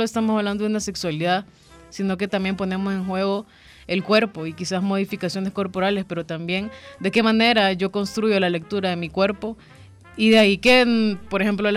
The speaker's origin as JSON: {"language": "Spanish", "country": "Honduras", "said": "vengo de Honduras, de un país donde la violencia hacia personas LGBT es muy fuerte."}